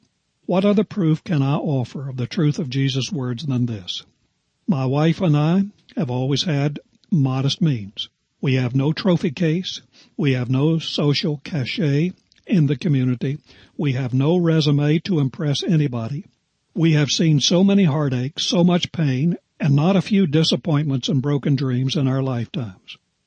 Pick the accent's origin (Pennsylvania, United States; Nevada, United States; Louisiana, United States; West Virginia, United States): West Virginia, United States; There was a man in my home state of West Virginia